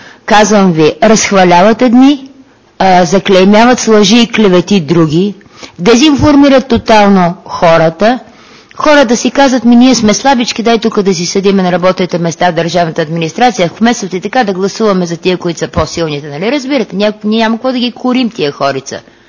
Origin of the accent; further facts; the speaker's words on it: Sofia, Sofia City, Bulgaria; born there; аз съм родена в София, но баща ми е от село, така че вероятно аз съм от село.